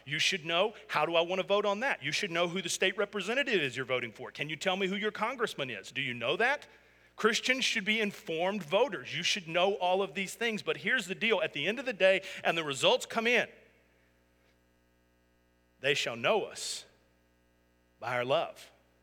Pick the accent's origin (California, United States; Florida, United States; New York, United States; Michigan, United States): Florida, United States; I mean, I grew up in Florida.